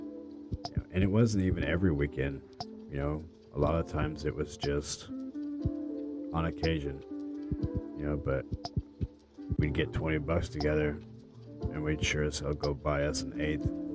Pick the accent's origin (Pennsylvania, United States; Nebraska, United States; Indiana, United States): Indiana, United States; Clarks Hill; Growing up in Indiana, it was always a hassle, man, to get anywhere. I grew up in the sticks. I lived in a town called Clarks Hill a lot.